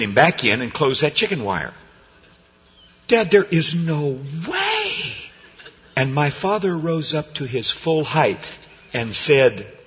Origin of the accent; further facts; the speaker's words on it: Downey, California, United States; Growing up in Southern California, living in Downey, my dad wanted us to understand that chickens did not just grow in cellophane